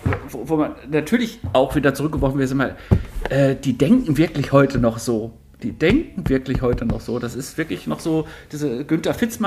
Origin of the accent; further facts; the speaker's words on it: Soest, North Rhine-Westphalia, Germany; da, wo ich herkomme, aus Soest, es ist ja eine Kleinstelle in Nordrhein-Westfalen